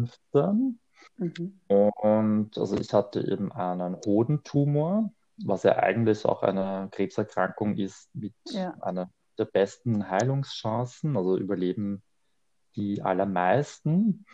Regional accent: Vienna, Austria; now in Berlin, Germany; also ich komme ursprünglich aus Wien und ich lebe seit 2 Jahren in Berlin. Und ich bin im Rahmen meiner so Heilungsgeschichte dann eigentlich in Berlin gelandet. Mhm. Ich bin in Wien geboren und aufgewachsen.

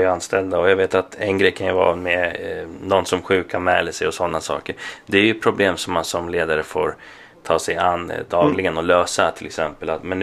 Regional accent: Sweden; för att jag ser mig som svensk. Jag kan bara relatera till Sverige, jag har varit i Colombia några gånger.

